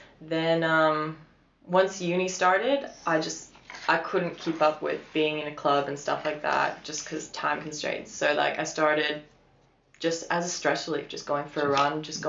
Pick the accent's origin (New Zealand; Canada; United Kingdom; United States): Canada; first language Polish; English is a second language; I'd say I'm more 100% Polish and just, I mean, I grew up in Canada